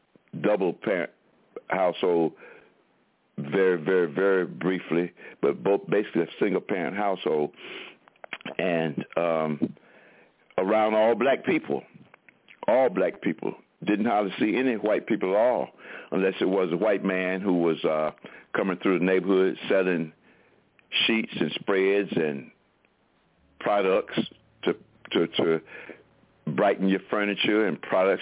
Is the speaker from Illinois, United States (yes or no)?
no; Durham, North Carolina, United States; And that's one thing, too, about growing up in Durham, North Carolina, in the projects called MacDougall Terrace.